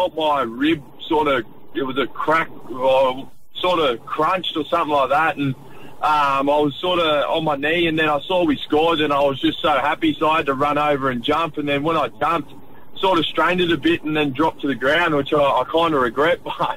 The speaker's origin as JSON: {"language": "English", "region": "Queensland", "country": "Australia", "tie": "born or raised there", "said": "hopefully playing good footy for the Titans in my last year here because, it's my hometown and I love the place"}